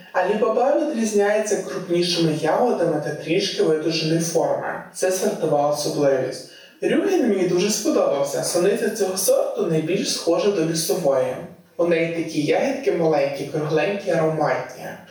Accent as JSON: {"language": "Ukrainian", "region": "Carpathians", "country": "Ukraine", "tie": "born or raised there", "said": "Я сама з Карпат, і буквально виросла на синиці лісовій."}